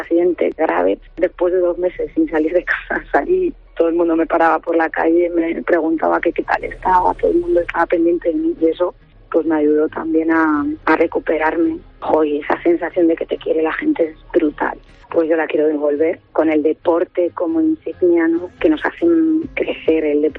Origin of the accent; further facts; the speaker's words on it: Orche, Castilla-La Mancha, Spain; poner en valor el mundo rural, mi pueblo Orche, que es una joya, y sobre todo los orchanos, que es gente generosa, hospitalaria